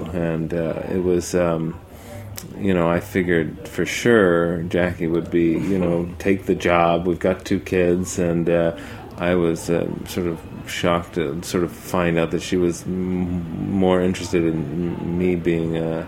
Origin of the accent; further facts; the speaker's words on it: Florida, United States; I grew up in South Florida, and we had a Swenson's that we used to go to.